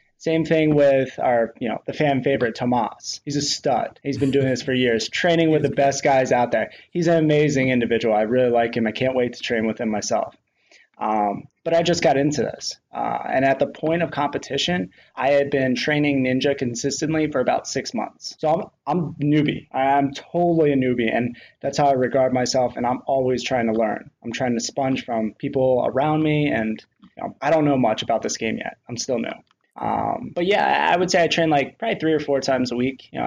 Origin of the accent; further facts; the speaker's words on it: Pennsylvania, United States; I mean, I don't want to toot my horn too much, but yeah, I grew up in Pennsylvania. They have pretty good wrestling there.